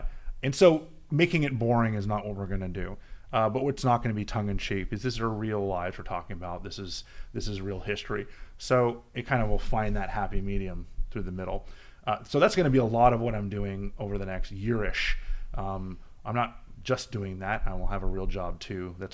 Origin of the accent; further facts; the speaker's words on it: Miami, Florida, United States; now in Washington, United States; We grew up in Miami together.